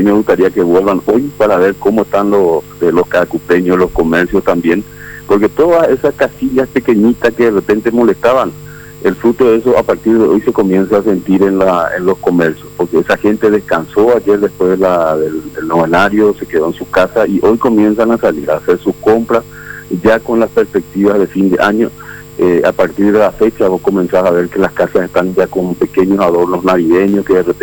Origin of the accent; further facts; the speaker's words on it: Paraguay; como paraguayos